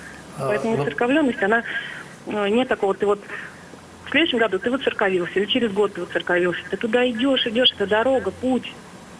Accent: Mytishchi, Moscow Oblast, Russia; я из Мытищ, это Московская область.

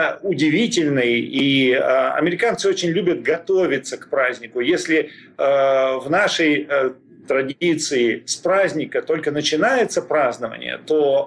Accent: Moscow, Russia; now in United States; Я живу в Америке со своей семьей последние 25 лет, хотя родился и вырос в Москве.

